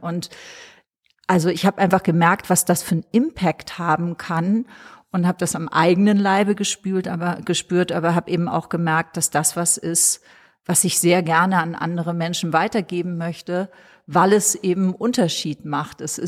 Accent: Hamburg, Germany; Ich bin aus Hamburg, ich habe auch in Hamburg vorher schon Yoga praktiziert

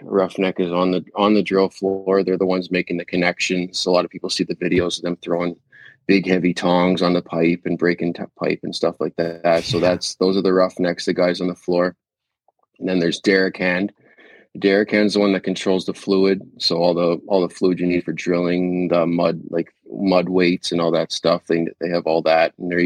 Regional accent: Charlottetown, Prince Edward Island, Canada; now in Toronto, Canada; I'm from the East Coast of Canada. so they call it the Maritimes. So I'm from Charlotte. I live in Prince Edward Island

